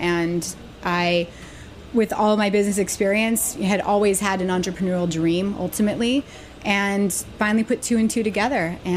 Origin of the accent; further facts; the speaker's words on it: Alaska, United States; now in New York, United States; I was, yes.